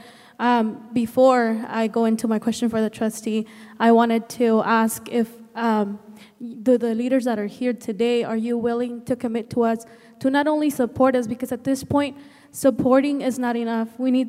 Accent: Madera, California, United States; because I'm from Madera, so we've heard a lot about Fresno

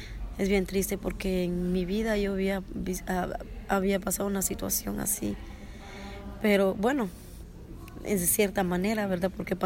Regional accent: Guatemala; soy de Guatemala

